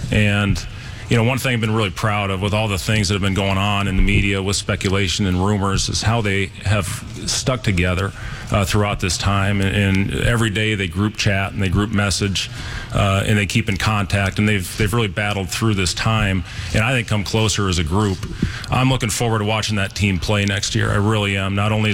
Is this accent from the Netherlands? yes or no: no; Ames, Iowa, United States; And really all the way back to my playing days growing up in Ames, a lot of the media members that supported that journey.